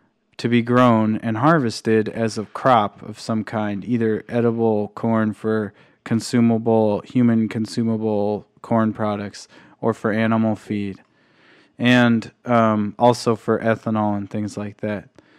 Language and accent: English; Iowa, United States; See, I'm from Iowa, and in Iowa we grow a lot of corn.